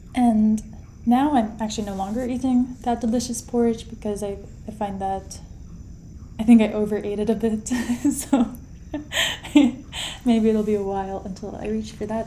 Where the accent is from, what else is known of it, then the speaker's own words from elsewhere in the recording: Kazakhstan; as I said, I am from Kazakhstan, and there we eat a lot of, I guess, like post-Soviet country shared foods like cottage cheese.